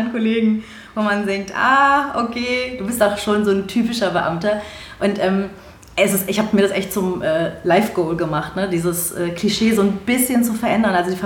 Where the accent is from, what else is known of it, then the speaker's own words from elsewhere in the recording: Berlin, Germany; habe Migrationsgeschichte, türkische. Aber ich sehe auch ganz viele Parallelen tatsächlich. Ich bin auch gebürtige Neuköllnerin, bin hier geboren und aufgewachsen, nicht zur Schule gegangen. Ich kann auch Berlinern, wie eine Irre.